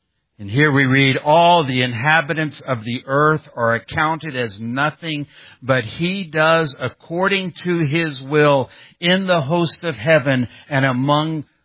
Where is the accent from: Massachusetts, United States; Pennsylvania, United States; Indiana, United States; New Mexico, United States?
Indiana, United States; I grew up in Indiana. I was going to be a basketball star.